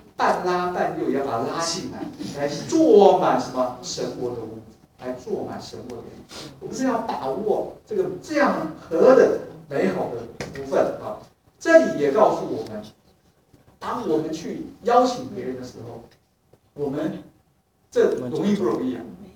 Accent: China; 我们中国人很喜欢吃饭嘛，所以这个绝对不能忘

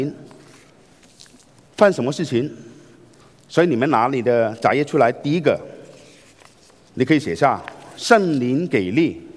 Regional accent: China; 就好像我们中国人过年一样。

